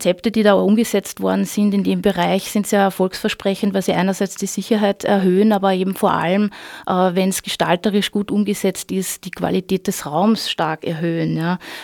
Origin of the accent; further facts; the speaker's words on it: Austria; oder bei uns in Österreich gibt es halt auch die Ausnahmen mit 30 km/h